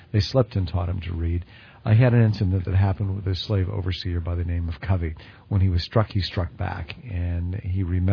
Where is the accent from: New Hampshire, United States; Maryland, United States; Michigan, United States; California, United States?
California, United States; San Francisco; born there; I was the firstborn son of two educators and civil rights pioneers, and I was born in San Francisco in 1946.